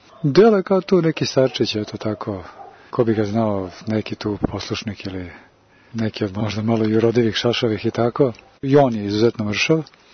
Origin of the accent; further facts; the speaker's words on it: Serbia; ja sam iz Srbije